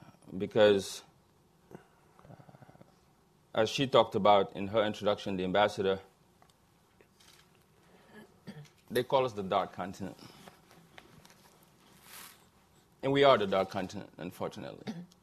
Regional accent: Senegal; I bring you the greetings from the people of Senegal. I just landed this morning from my home country.

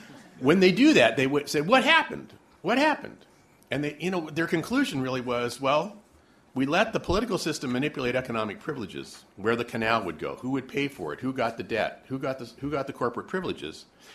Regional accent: United States; I'm an American economic historian.

